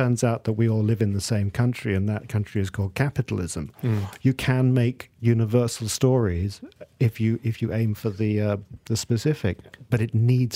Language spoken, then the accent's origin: English; Malaysia; as a Malaysian